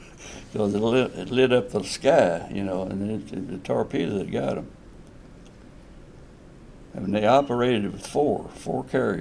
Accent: Highland Park, United States; I was born in Highland Park in 1920, June the 27th, 1920. Lived there until I was 13 and moved to the West End.

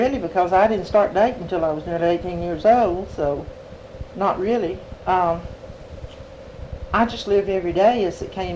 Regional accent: Lafayette, Tennessee, United States; born there; I was born in Lafayette, Tennessee.

